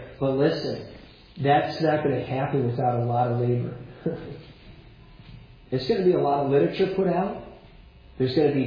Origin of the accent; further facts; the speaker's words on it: United States; moved away as an adult; now in Scotland; I'm a Baptist minister. I'm church planting in Scotland, but because I've left my home country and traveled to another country, I am a missionary. We're supported from the States.